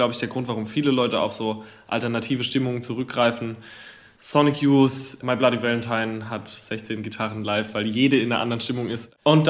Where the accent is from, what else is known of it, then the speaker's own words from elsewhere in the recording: Herxheim, Rhineland-Palatinate, Germany; ich war wie so oft in Herxheim, wo ich herkomme